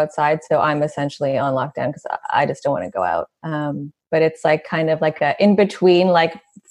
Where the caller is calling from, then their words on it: Toronto, Ontario, Canada; Oh, I'm in Toronto. I haven't mentioned that, but yeah, that's where I am.